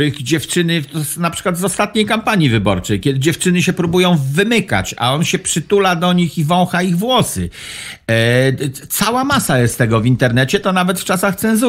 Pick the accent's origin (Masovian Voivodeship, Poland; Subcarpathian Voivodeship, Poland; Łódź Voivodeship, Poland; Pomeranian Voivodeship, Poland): Pomeranian Voivodeship, Poland; to ja wtedy mówię, że ja jestem z wioski na Kociewiu